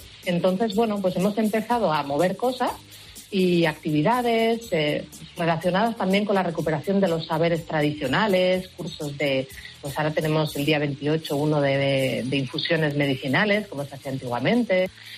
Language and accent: Spanish; Madrid, Community of Madrid, Spain; yo vengo de Madrid...